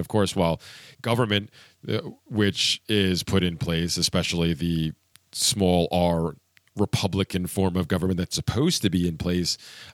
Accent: Pennsylvania, United States; I spent my more formative years growing up in the backwoods of Pennsylvania, you know, in a tiny little town of less than 200 people. So I had a, you know, it's much different dialect down there.

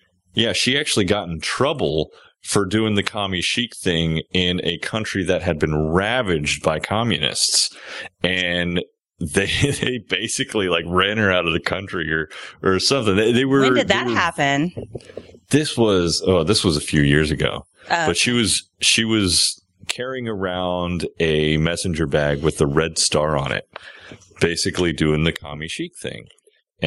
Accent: Miami, Florida, United States; Well, and just to clarify, you know, I grew up in Miami. Machetes are ubiquitous.

